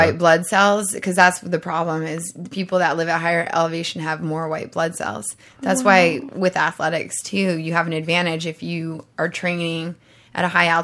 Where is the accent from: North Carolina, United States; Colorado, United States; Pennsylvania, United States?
Colorado, United States; also born or lived in Denver; Well, I'm from Colorado, and that's probably where I'm going to move back in, like, the next year, so I can actually find a real man.